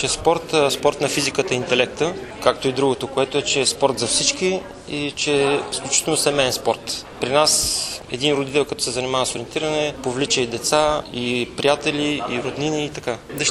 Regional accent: Velingrad, Pazardzhik Province, Bulgaria; born there; Роден съм в Велинград, завършил съм Национална спортна академия с специалност треньор по ориентиране. 12 години съм в този град.

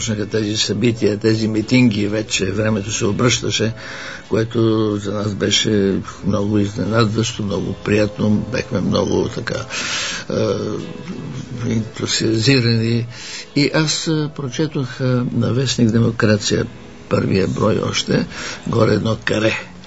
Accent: Sofia, Sofia City, Bulgaria; also born or lived in Yambol; Не, аз съм роден в Ямбол, където баща ми е бил на служба, но по-късно дойдохме в София, разбира се, и тук се учих училището

